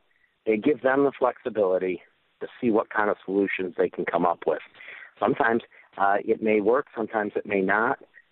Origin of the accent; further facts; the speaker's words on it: Traverse City, Michigan, United States; Well, from my days, I grew up in Traverse City, and seen a great influx of people